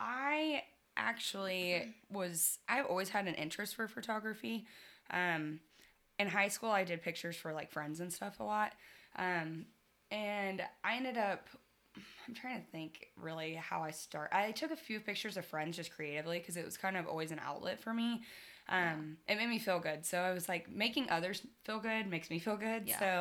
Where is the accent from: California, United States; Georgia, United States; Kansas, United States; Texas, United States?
Kansas, United States; Andale; now in Tulsa, United States; Well, I'm from Andale, Kansas. I grew up there. It's about 30 minutes outside of Wichita, west of Wichita. And I moved to Tulsa almost 10 years ago, which is crazy.